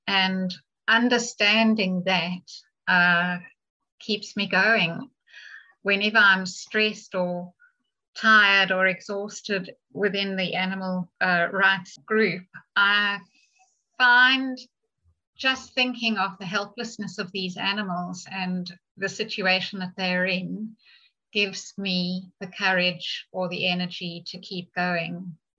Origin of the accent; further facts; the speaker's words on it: South Africa; I should have said from the start, I grew up in South Africa.